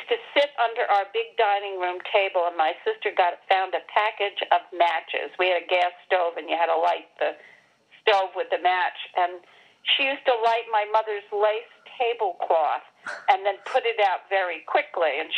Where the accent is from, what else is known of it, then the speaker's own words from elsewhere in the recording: Upper Saddle River, New Jersey, United States; I grew up in Upper Saddle River, New Jersey, on a farm. It was very different than today.